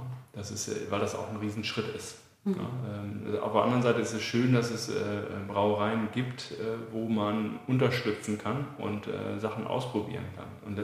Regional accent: North Rhine-Westphalia, Germany; Westfale. Also ich komme aus Münsterland.

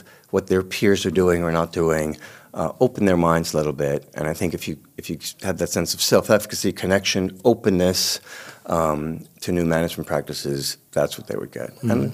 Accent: New York City, New York, United States; I'm a New Yorker. New York. I grew up in the Bronx, New York, that you may have seen in on TV and various crime shows.

